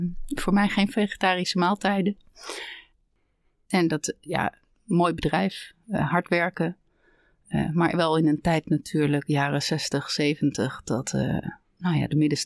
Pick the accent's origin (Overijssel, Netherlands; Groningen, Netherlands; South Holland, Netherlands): South Holland, Netherlands; Scheveningen; Ik kom van oorsprong van de kust. Scheveningen, het Haagse. Dat is waar ik opgegroeid ben. In een middenstandsgezin.